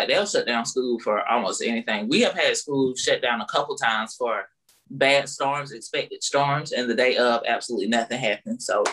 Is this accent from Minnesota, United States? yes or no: no; Greenville, South Carolina, United States; I'm a comedian from the Greenville, South Carolina area.